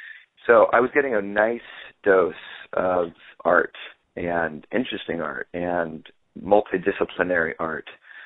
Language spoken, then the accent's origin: English; California, United States; definitely at least a couple generations native Californian.